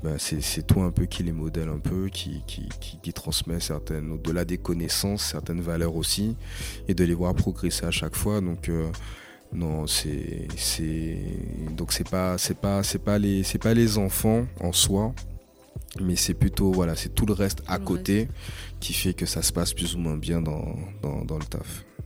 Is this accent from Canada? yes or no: no; Guadeloupe, France; Donc j'ai 42 ans, je suis originaire de la Guadeloupe.